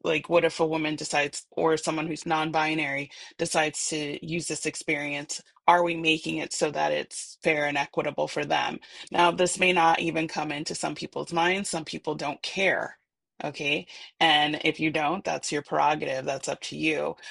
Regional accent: United States; I'm a woman. I'm a Black woman. I'm from the United States, right?

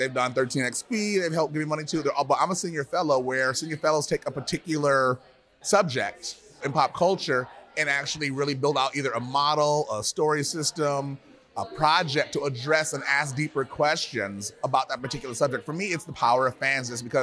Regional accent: New York, United States; Star Trek has had as big of an impact on me as hip-hop culture did growing up in New York.

